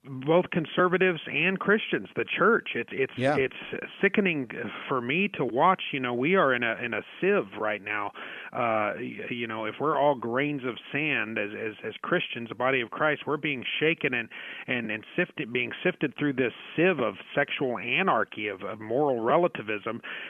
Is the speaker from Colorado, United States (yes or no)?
yes; Denver, Colorado, United States; I'm from Colorado, from the Denver area.